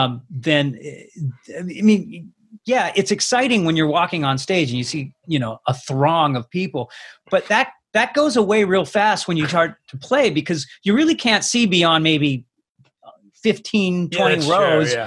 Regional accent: Los Angeles, California, United States; It's my hometown, and I grew up, you know, at a time when a lot of really iconic places I got to be in.

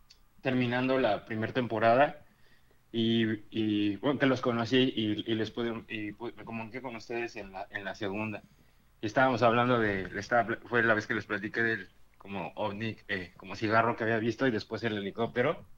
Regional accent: Mexico City, Mexico; now in Mérida, Mexico; De la Ciudad de México, pero ahorita acá por Mérida.

